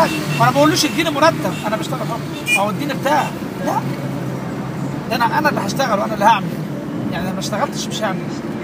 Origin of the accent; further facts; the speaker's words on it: Cairo, Cairo Governorate, Egypt; أنا من شبرا معرفش الفرق، كلنا مع بعض سواسية